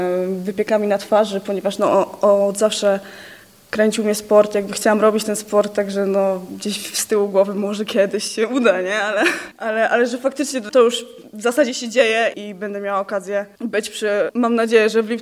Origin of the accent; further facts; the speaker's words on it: Toruń, Kuyavian-Pomeranian Voivodeship, Poland; Ja uwielbiam generalnie Toruń. Urodziłam się tu, wychowałam, także no nie wstydzę się z tego, skąd jestem.